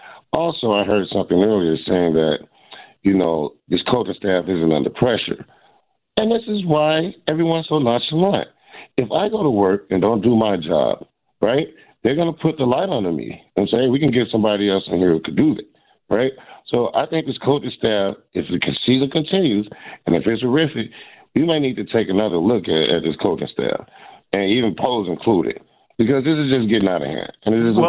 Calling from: Fort Lauderdale, Florida, United States; I'm in the beautiful state of Fort Lauderdale, Florida

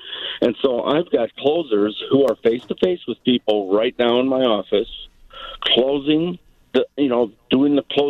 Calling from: Kenosha, Wisconsin, United States; I'm calling from Kenosha, Wisconsin.

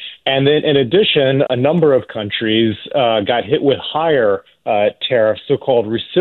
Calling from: Washington, District of Columbia, United States; So I'm in Washington, D.C., and we are no strangers to heat and humidity in the middle of summer either.

